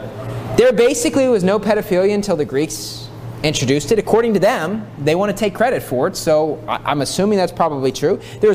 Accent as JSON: {"language": "English", "country": "United States", "said": "Yes, I'm from America. That's, you grow up speaking English. We're Americans. We speak English."}